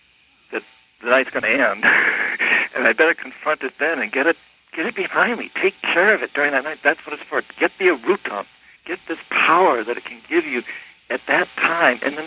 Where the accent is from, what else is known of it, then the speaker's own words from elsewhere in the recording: New England, United States; I grew up in New England. In the 60s, I'd never smoked a joint of marijuana.